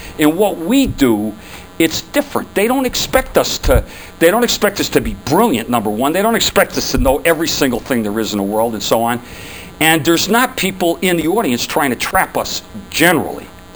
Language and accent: English; New Jersey, United States; and I'm from Jersey, so don't be looking at me.